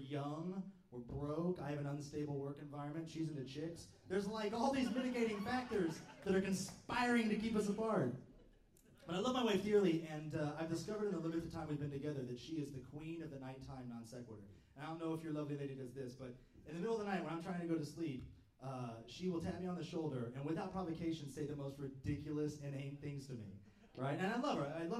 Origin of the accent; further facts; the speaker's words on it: the South, United States; But I love the South. I grew up in the South. I think it's an amazing part of the country.